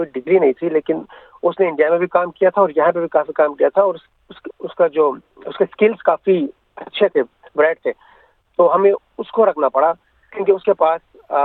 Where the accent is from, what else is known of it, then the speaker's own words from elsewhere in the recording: Pakistan; now in Australia; میں جب بچپن میں پاکستان میں بھی تھا تو ہم جب پکنک منانے جاتے تھے تو کوکنگ وغیرہ سارا کچھ میں خود کرتا تھا۔